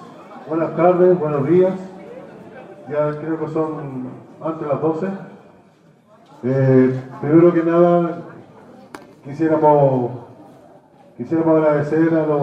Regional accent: Australia; Nosotros venimos de Australia.

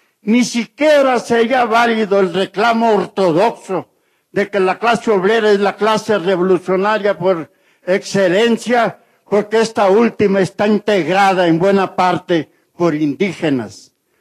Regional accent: Mexico; El desarrollo de las autonomías zapatistas es un camino probado que podemos emprender los mexicanos en el campo y las ciudades

